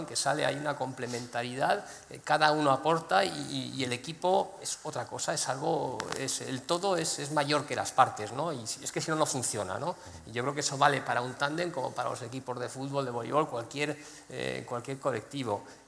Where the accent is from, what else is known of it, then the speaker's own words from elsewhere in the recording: Madrid, Community of Madrid, Spain; como yo soy de Madrid